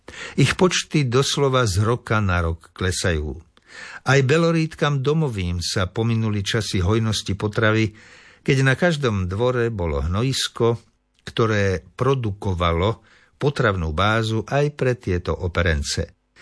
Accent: Liptovské Revúce, Žilina Region, Slovakia; Rovnako si spomínam na detstvo, keď sa v mojej rodnej dedine Liptovské Revúce na konci prázdnin odoberalo toľko belorítok

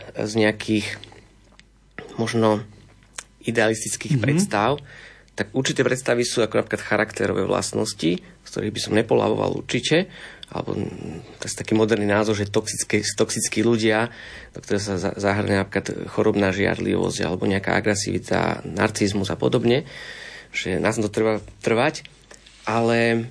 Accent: western Slovakia, Slovakia; ja som napríklad zo západu a moja manželka je zo stredného Slovenska

